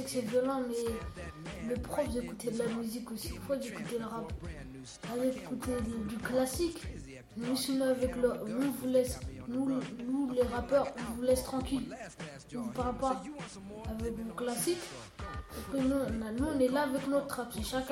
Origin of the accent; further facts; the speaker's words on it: Comoros; c'est un Comorien comme moi, je suis un Comorien